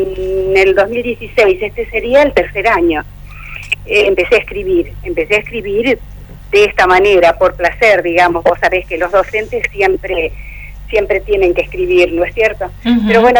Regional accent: Crucecita Séptima, Entre Ríos, Argentina; Yo cuando era pequeña viví en Crucecita Séptima, mi madre era maestra en una escuela rancho en el medio del monte

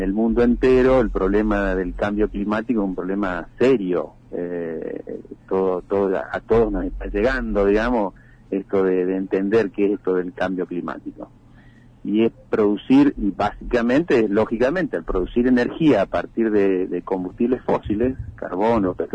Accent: Santa Fe, Argentina; now in Misiones, Argentina; No, yo soy santafesino.

